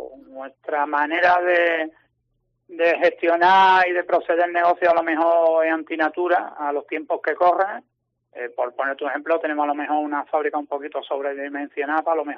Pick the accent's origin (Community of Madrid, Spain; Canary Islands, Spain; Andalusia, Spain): Andalusia, Spain; Málaga; La familia y todos nosotros somos malagueños y concretamente del centro, vaya.